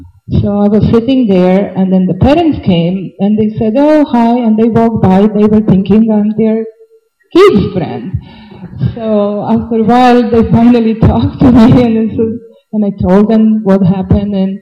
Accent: Serbia; English is a second language; because all circumstances changed, and I was from Serbia, and I didn't know as devoted that they changed the rules

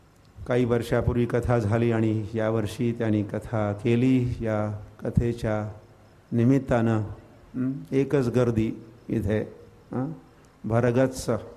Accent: Arawade, Maharashtra, India; also born or lived in Tasgaon / Sangli; माझं गाव म्हणजे आरवडे गाव, माझं गाव त्या आरवड्याच्या मातीमध्ये किंवा सांगलीच्या मातीमध्येही तासगावच्या मातीमध्ये बालपण आणि इथेच.

